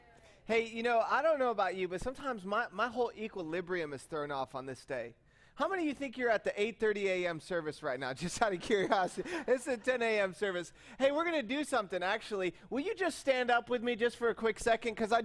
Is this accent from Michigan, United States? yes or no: yes; Michigan, United States; I was moving from Michigan down to from the town of Michigan where I was, across town